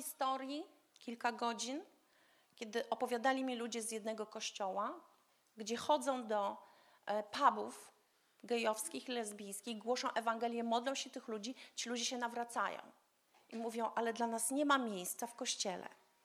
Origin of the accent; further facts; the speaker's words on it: Gdańsk, Pomeranian Voivodeship, Poland; Ja pochodzę z Gdańska. Bóg sprawił, że nie mieszkam już tam, ale często tam bywam.